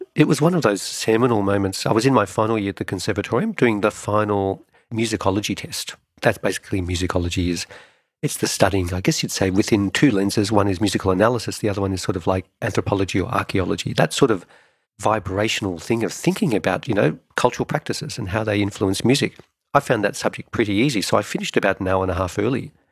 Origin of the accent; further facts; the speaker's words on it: Australia; because I don't have an accent. I was brought up in Australia.